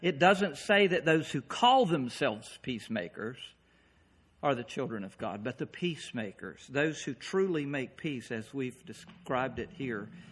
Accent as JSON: {"language": "English", "country": "United States", "said": "Right now, I don't have any peace about being an American. I'm glad I'm here."}